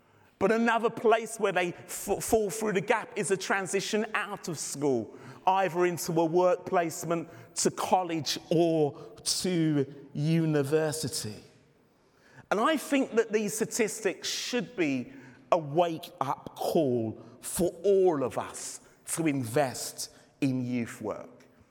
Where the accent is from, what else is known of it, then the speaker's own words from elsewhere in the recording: London, United Kingdom; And I grew up in the Pentecostal holiness tradition. But I also grew up in London, and now our district youth group was really strong, but the leaders were strict.